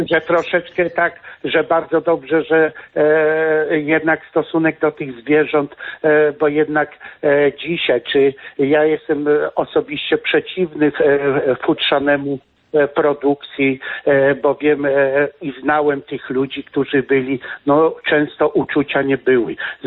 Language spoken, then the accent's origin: Polish; Kościerzyna, Pomeranian Voivodeship, Poland; now in Germany; przebywający na krótkim urlopie w Polsce, pochodzę, przyjechałem z Niemiec, jestem z Kaszub, z Kościerzyny